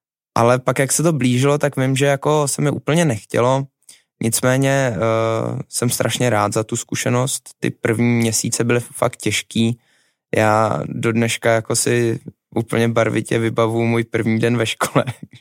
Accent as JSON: {"language": "Czech", "region": "Prague", "country": "Czechia", "tie": "born or raised there", "said": "všechno se to točilo vlastně celý to dětství kolem té trati v Troji"}